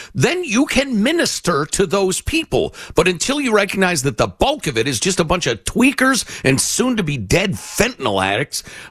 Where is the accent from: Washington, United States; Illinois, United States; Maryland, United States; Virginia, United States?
Illinois, United States; Chicago; I was schooled in how this works as a kid growing up in Chicagoland, the mobbed up machine politics of Chicago.